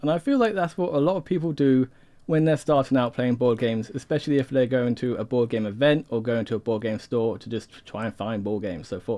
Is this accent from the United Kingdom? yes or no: yes; England, United Kingdom; I can't do the railway networks in England because I'm English.